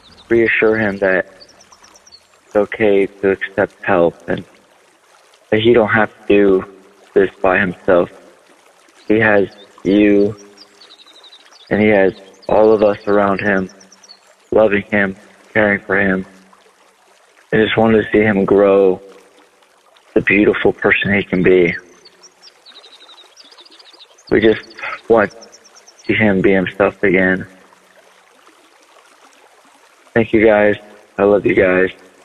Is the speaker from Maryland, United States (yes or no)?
no; Omaha, Nebraska, United States; I'm from Omaha, Nebraska.